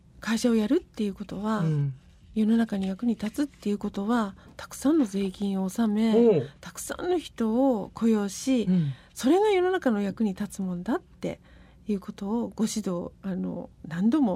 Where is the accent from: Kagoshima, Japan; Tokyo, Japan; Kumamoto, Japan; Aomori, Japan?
Kumamoto, Japan; also born or lived in Nagasaki; もう生まれは長崎なんですけど、幼少期育ったのは阿蘇山のふもとで。